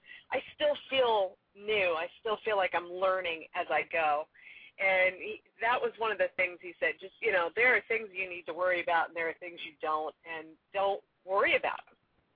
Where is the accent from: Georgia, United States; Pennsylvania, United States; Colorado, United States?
Colorado, United States; I grew up out in Colorado, kind of in the wilds. We were on a Pikes Peak National Forest. So we're in the woods.